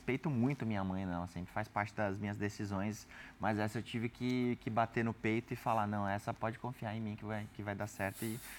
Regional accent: São Paulo, Brazil; A gente veio da periferia de São Paulo.

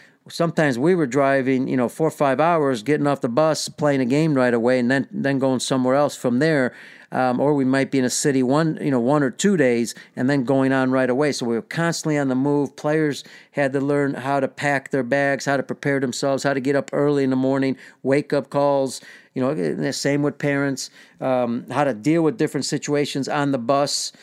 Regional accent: United States; as an American going overseas, obviously everybody's trying to beat you

